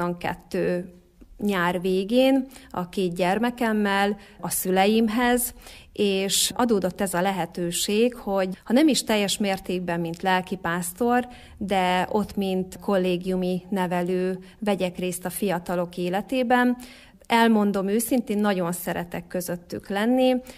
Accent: Sátoraljaújhely, Borsod-Abaúj-Zemplén, Hungary; Újhelyi születésű és származású vagyok.

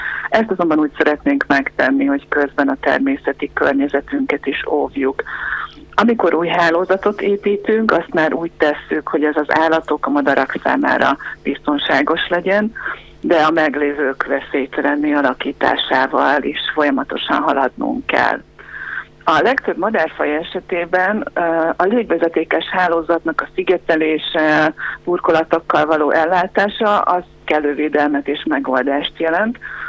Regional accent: Hungary; világon elsőként Magyarországon nyilvánítottak védetté, így egy kicsit különlegesebb a viszonyunk magyarként a túzokokhoz.

